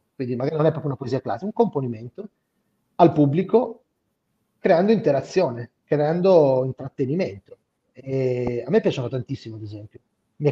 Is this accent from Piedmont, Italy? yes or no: yes; Asti, Piedmont, Italy; tante cose della gente che io conosco, che frequento, con le quali sono cresciuto ad Asti